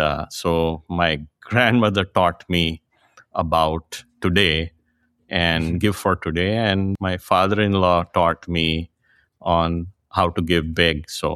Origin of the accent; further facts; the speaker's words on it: India; born there; So I was born in India. My family in 1947, when India partitioned, they became refugees.